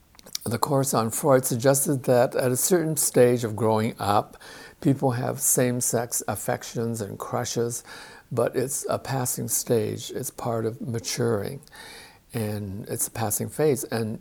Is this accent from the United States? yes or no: no; Canada; I always said, I'm Canadian. But more than being a Canadian, I was an in-betweener.